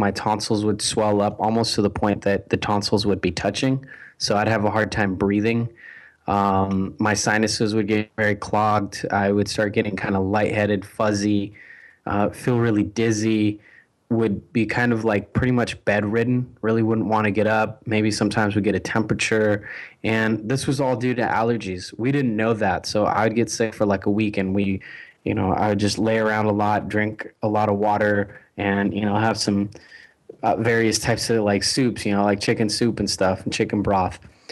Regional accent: Medellin, Antioquia, Colombia; Well, you know, I am originally from Colombia. Was born in 1983 at the height of the cocaine cartel, which started in Medellin, Colombia, and that's where I'm from.

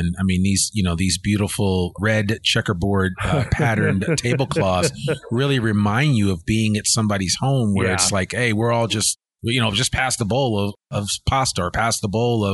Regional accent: Northeast, United States; I grew up in the Northeast, so I knew what I was getting into when I moved to Boston

